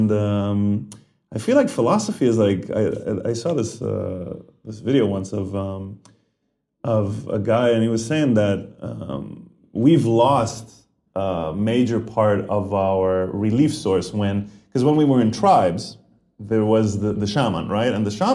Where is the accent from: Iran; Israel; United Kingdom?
Israel; I grew up in Israel